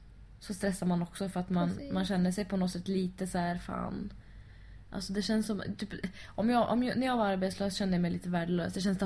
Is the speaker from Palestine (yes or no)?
no; Texas, United States; Swedish is a second language; Jag är från Texas, jag lyssnar på podcast.